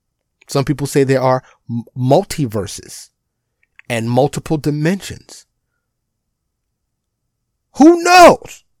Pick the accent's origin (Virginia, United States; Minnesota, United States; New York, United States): New York, United States; I remember when I was young, living in New York, born and raised in New York, of course, going to the Hayden Planetarium.